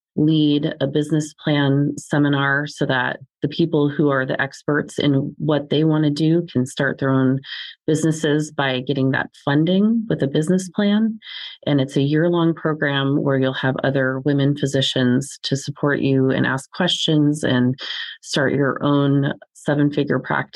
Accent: Alaska, United States; moved back to my home state, born and raised here in Alaska

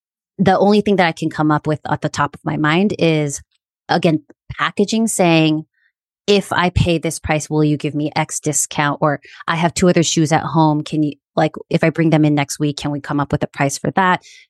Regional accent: United States; So I'm Korean American. When I walk into a shop and I see they're Korean, I immediately speak in Korean

